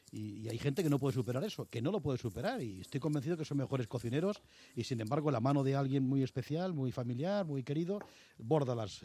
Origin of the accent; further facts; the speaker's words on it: Madrid, Community of Madrid, Spain; supongo que muchos de ellos somos de Madrid